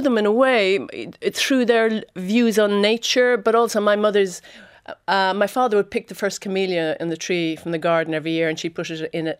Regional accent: Cork, Munster, Ireland; English accented, which was mortifying growing up in Cork.

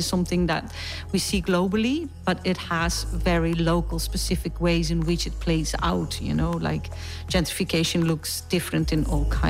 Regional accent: Netherlands; I'm an artist from the Netherlands

